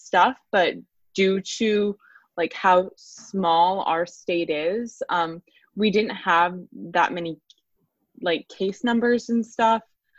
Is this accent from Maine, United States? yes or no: yes; Augusta, Maine, United States; now in Boston, United States; I am originally from Augusta, Maine.